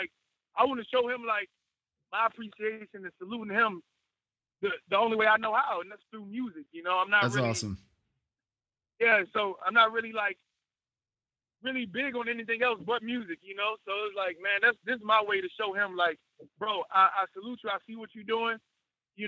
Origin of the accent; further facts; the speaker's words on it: Hopewell, Virginia, United States; You know, I'm from Hopewell, Virginia. Frank's from Petersburg. It's like right next to each other, and we're also rivalries.